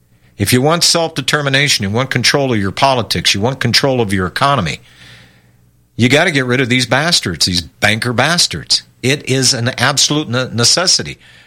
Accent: Pennsylvania, United States; born there; Alan, you know, I was born in Pennsylvania. And I wasn't born in the South, but I've been adopted by the Southerners

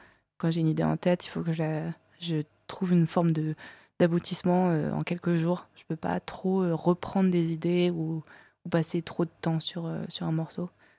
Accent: Réunion, France; j'ai grandi à La Réunion, mais ma famille, elle n'est pas réunionnaise. Mon père, il est de Haute-Savoie, et ma mère, elle est de Madagascar, qui n'est pas très loin de La Réunion. Et en fait, j'ai pas appris la langue de ma mère, j'ai pas appris le malgache

